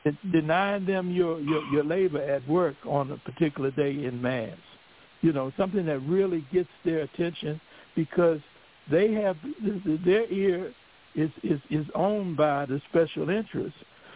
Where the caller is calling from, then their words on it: Jacksonville, Florida, United States; Yeah, I'm in Jacksonville, Florida